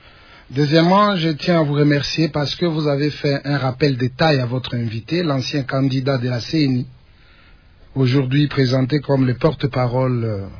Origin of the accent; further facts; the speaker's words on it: DR Congo; Mais nous-mêmes, en tant que Congolais, nous avons des cadres.